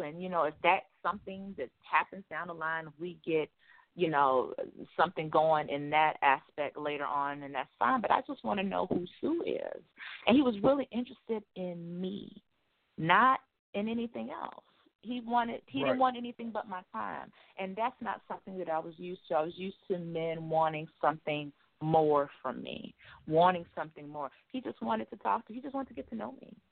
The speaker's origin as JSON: {"language": "English", "town": "Chicago", "region": "Illinois", "country": "United States", "tie": "born or raised there", "said": "I'm from Chicago, born and raised in the Chi"}